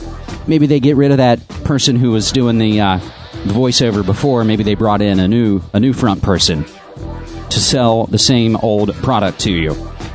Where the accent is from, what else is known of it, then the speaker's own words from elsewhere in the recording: West Virginia, United States; Always trying to defend my home state of West Virginia.